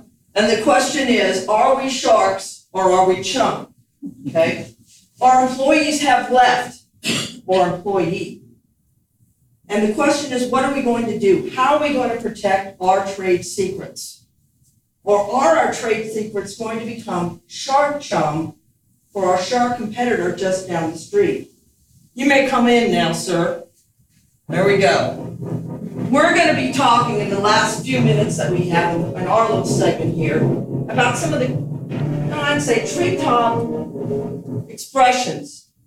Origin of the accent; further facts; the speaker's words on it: California, United States; moved away as an adult; now in Texas, United States; I came here from California as soon as I could after graduating from law school. Married a Texan